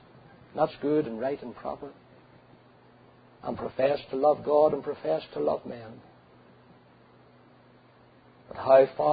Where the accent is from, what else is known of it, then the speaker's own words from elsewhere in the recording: Northern Ireland, United Kingdom; Two old missionaries from my home country of Northern Ireland